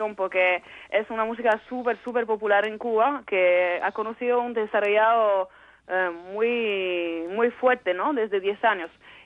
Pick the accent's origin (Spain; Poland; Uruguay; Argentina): Poland; accent: Cuban; Spanish is a second language; yo soy, bueno, yo soy polaca.